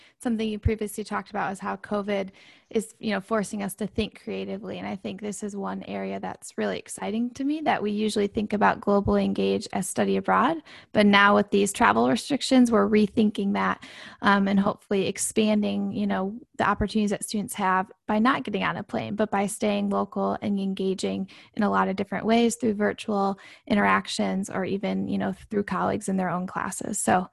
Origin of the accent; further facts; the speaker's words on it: Michigan, United States; I was born and raised in Michigan, a diehard Michigan State University fan, and lover of all the seasons you get when living in Michigan.